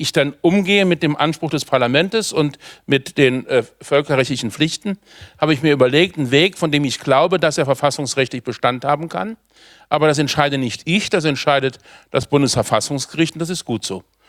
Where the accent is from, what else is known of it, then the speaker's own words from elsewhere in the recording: Germany; Tatbeständen, die uns als Deutsche betreffen